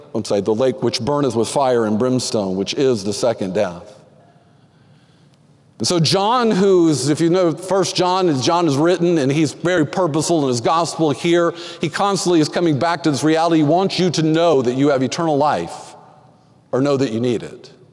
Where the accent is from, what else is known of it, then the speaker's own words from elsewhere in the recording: Texas, United States; I grew up in Texas, played football. Played baseball, played college baseball